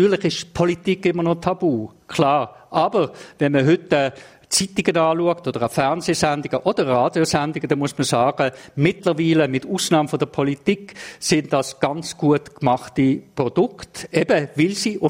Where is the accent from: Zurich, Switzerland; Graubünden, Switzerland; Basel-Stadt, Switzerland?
Basel-Stadt, Switzerland; Basel; now in Beijing, China; ich habe in meinem ganzen Leben noch in keiner Stadt so lange gelebt wie hier in Peking, inklusive in meiner Heimatstadt Basel.